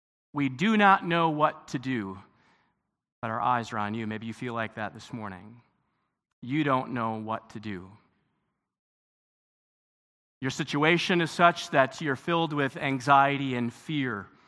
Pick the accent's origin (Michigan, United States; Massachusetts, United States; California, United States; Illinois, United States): Michigan, United States; Zeeland; I am church planting through Harvest at in Zeeland, Michigan, my hometown.